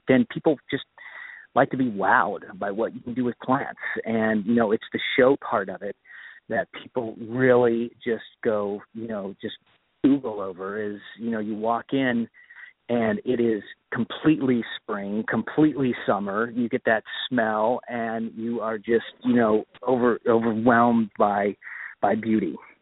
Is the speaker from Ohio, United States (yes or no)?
yes; Centerville, Ohio, United States; I grew up in Ohio, as I said, and I grew up in this place called Centerville, and where we planted trees in Centerville High School.